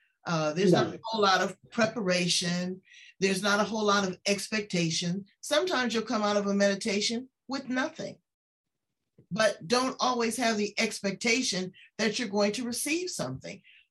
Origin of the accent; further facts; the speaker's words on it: Myanmar; now in Australia; I'm not an Australian. Yeah. You know, I'm from Burma.